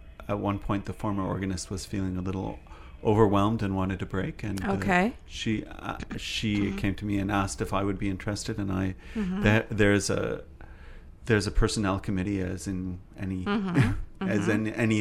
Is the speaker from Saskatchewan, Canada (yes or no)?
yes; Saskatchewan, Canada; I'm from Saskatchewan.